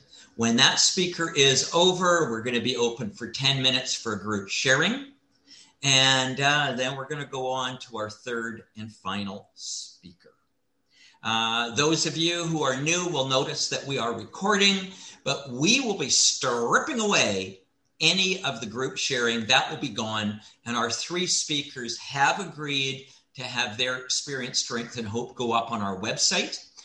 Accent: Winnipeg, Manitoba, Canada; also born or lived in Vancouver / Ontario; I'm originally from Canada, grew up in Winnipeg, moved to Vancouver, and I was in Ontario for 12 years.

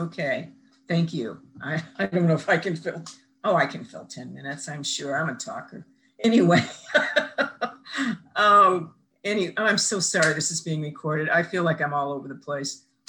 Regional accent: the West, United States; Not that I have anything against the East Coast, but I grew up in the West and I missed being in the West.

